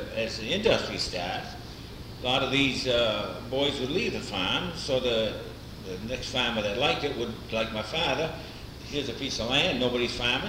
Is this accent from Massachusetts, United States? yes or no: yes; Southborough, Massachusetts, United States; We come originally from Southboro.